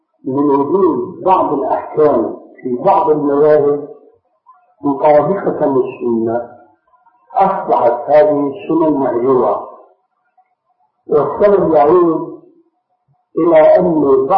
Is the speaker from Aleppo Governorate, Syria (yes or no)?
no; Damascus, Damascus Governorate, Syria; عندنا في دمشق